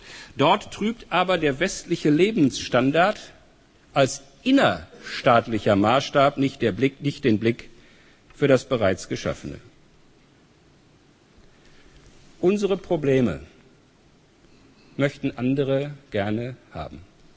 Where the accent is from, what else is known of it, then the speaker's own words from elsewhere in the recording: Bochum, North Rhine-Westphalia, Germany; Als Bochumer, also als jemand, der aus dem Ruhrgebiet kommt